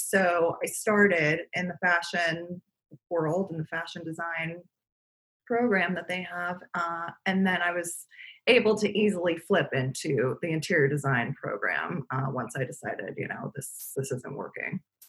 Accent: Boca Raton, Florida, United States; I, like I said, was born and raised in South Florida, Boca Raton, Florida.

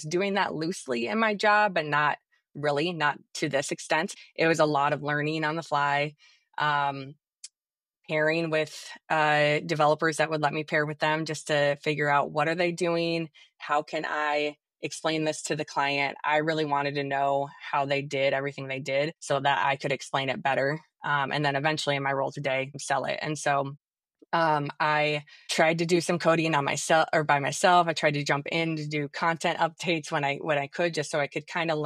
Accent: Iowa, United States; So I grew up in Eastern Iowa.

